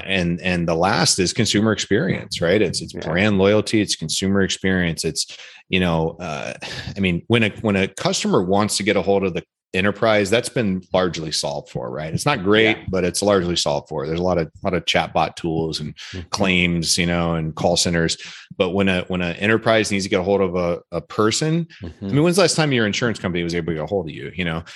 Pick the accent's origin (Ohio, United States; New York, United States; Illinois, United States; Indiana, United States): Ohio, United States; Akron; But I'm from Akron, Ohio, right? Like, we most Midwesterners